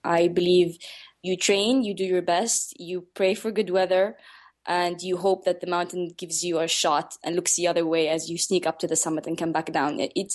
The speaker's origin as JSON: {"language": "English", "country": "Saudi Arabia", "tie": "born or raised there", "said": "growing up in Saudi Arabia, being very sporty and outdoorsy, it was very hard to find a role model that fits my spirit and my personality."}